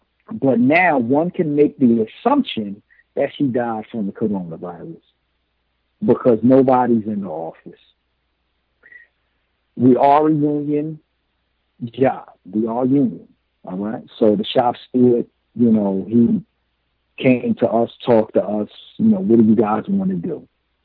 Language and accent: English; Newark, New Jersey, United States; I'm from an urban area in New Jersey, I'm from Newark, New Jersey